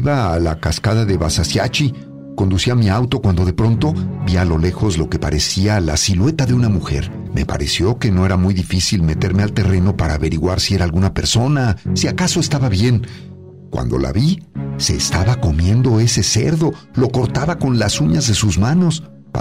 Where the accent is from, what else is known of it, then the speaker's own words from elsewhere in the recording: Navojoa, Sonora, Mexico; Yo soy de Navojoa. Allí tengo un consultorio, pero si es necesario, me la llevo hasta Hermosillo o a los Estados Unidos.